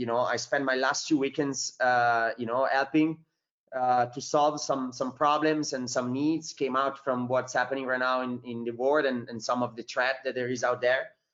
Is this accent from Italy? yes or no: yes; Italy; I'm originally from Italy